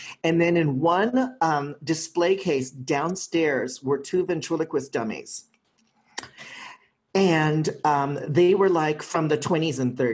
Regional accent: Philippines; But I'm from the Philippines and we believe in everything.

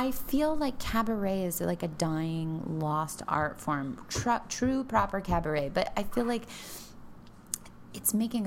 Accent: Denver, Colorado, United States; Yes, I'm from Denver.

